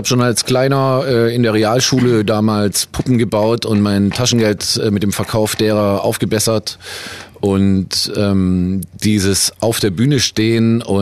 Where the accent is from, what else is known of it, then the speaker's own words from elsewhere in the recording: Ulm, Baden-Württemberg, Germany; born there; Ich bin gebürtiger Ulmer und meine Mutter kommt aus Köln.